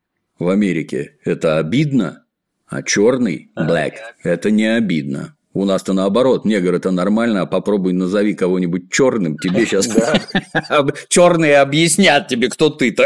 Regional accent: Ukraine; То есть, я вот родился на Украине, и, соответственно, по-украински в детстве нормально говорил.

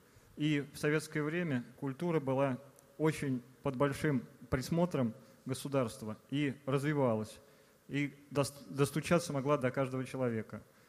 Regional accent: Chapayevsk, Samara Oblast, Russia; я из Самарской области, из города Чапаевска.

